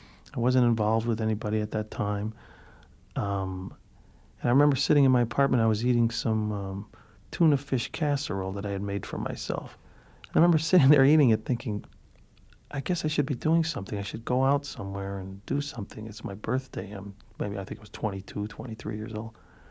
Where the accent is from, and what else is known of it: Cicero, Illinois, United States; born or raised there